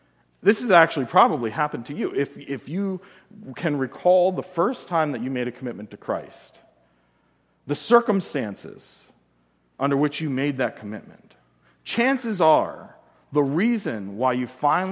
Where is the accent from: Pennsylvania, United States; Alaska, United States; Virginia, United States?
Pennsylvania, United States; do not describe the world the same way that I do growing up in South Central Pennsylvania.